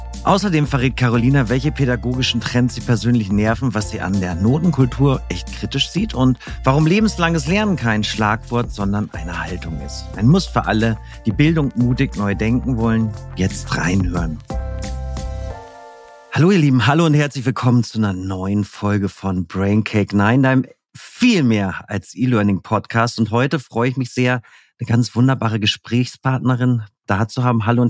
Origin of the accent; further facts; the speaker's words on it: Bremen, Germany; moved away as an adult; Ich komme ja aus Bremen so und bin während zu meinem Studium 1996 nach Bayern gegangen.